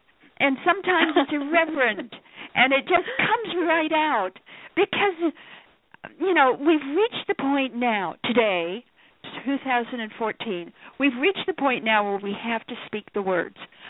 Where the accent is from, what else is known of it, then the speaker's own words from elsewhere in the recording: Idaho, United States; I come from Idaho, and I started Idaho's first nonprofit metaphysical corporation called Inner Forum.